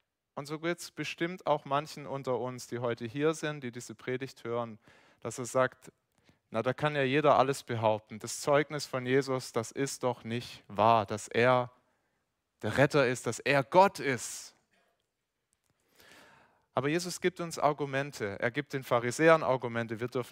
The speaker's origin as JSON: {"language": "German", "town": "St. Johann Bleichstetten", "region": "Baden-Württemberg", "country": "Germany", "tie": "born or raised there", "said": "von meiner Heimat erzählt, diesem schönen Dorf St. Johann Bleichstetten auf der Schwäbischen Alb."}